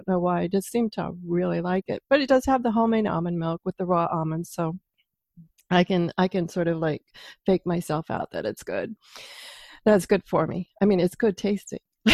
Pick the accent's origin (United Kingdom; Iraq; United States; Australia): United States; Pacific Northwest; I had to remind them I'm from the Pacific Northwest and I thought I was home.